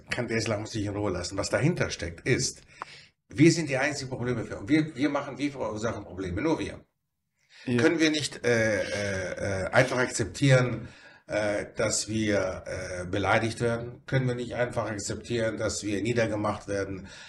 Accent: Greece; also born or lived in Germany; Ja, ich bin europäischer Muslim, ich bin Grieche und Deutscher. Ich lebe in Europa, ich lebe in England, ich lebe in Griechenland, ich lebe in Deutschland.

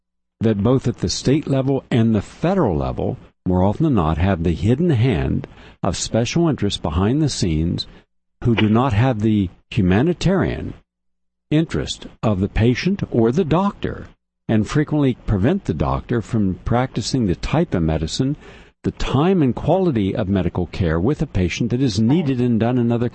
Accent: Appalachia, United States; as compared to where I grew up in Appalachia

